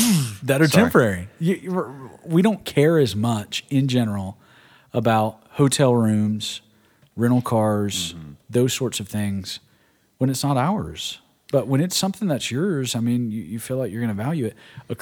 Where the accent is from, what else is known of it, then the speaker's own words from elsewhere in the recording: Birmingham, Alabama, United States; We grew up in Birmingham. I say we, my family